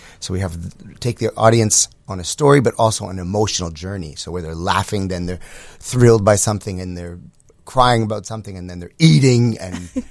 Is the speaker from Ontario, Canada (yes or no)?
no; Montreal, Quebec, Canada; now in Chicago, United States; Well, yeah, I'm actually from Montreal, Quebec